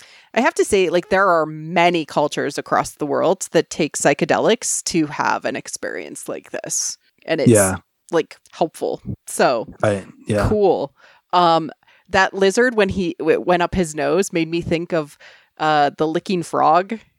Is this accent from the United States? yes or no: no; Canada; 300 miles is a really I'm from Canada, we're in meters, I don't know miles.